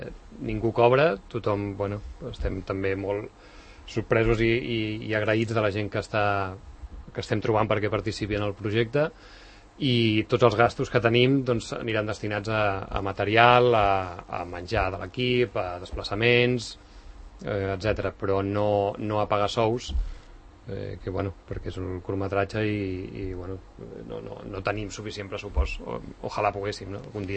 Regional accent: Sant Cugat del Vallès, Catalonia, Spain; els exteriors seran aquí a Sant Cugat, perquè bueno, val, els dos som d'aquí de tota la vida.

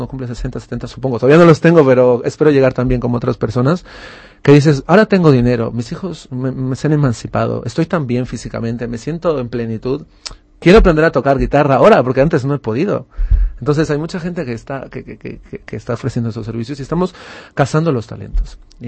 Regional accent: Bolivia; moved away as an adult; yo cuando vine aquí a estudiar, hice un máster, yo soy de Bolivia, por cierto

